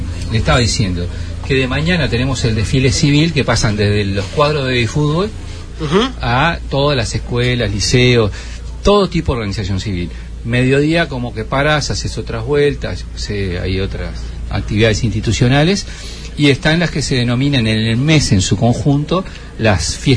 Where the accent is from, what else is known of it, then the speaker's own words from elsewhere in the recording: Las Piedras, Canelones, Uruguay; yo, como soy de Las Piedras